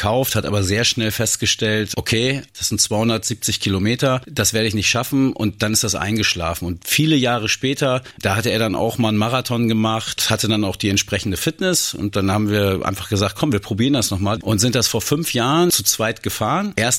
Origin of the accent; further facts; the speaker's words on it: Lingen, Lower Saxony, Germany; Wir kommen beide aus Lingen, sind hier groß geworden.